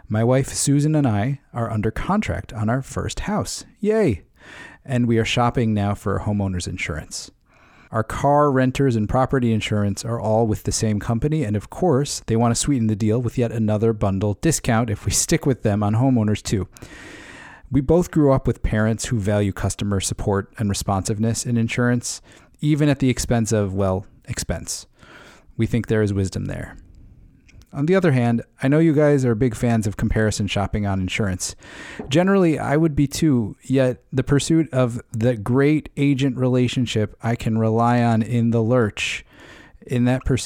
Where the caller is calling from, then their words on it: Connecticut, United States; Hey, Matt and Joel. … from Connecticut. Count me as a loyal and long-time listener.